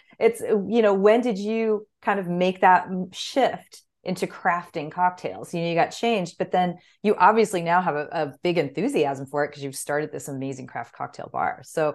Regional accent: San Diego, California, United States; I'm from San Diego originally. So, you know, like Pizza Port, which is legendary, is in my hometown.

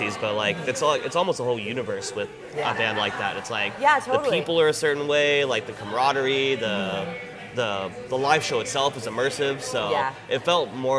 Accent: California, United States; I mean, I grew up in Northern California, and like I grew up with the Rinaldi family, who are like kind of like Barolo, like royalty, so Italian wine.

